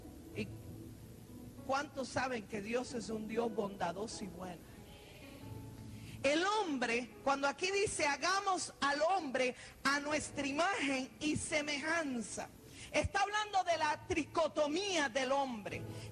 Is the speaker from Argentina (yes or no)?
no; Cuba; tú eres venezolano y yo soy cubana. No quiere decir porque yo pertenezco a una no denominación